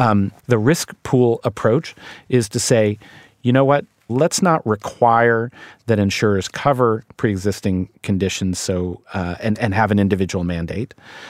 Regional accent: Ohio, United States; just talking to people back in my hometown in Ohio

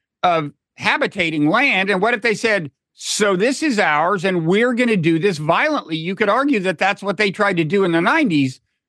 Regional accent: United States; I'm, as an American, I'm particularly aware

